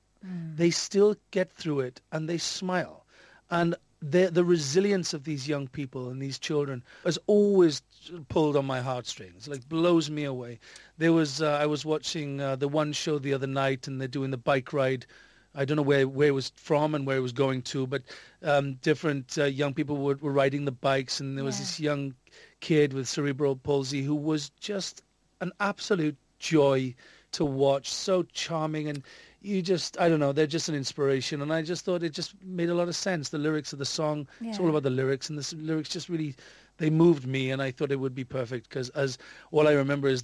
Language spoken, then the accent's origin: English; Wales, United Kingdom; It's such a cliche being a Welshman, isn't it?